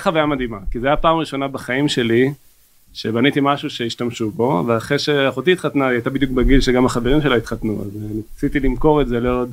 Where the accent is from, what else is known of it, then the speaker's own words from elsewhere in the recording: Ramat Gan, Tel Aviv District, Israel; אני במקור מרמת גן, אזור אלוף שדה.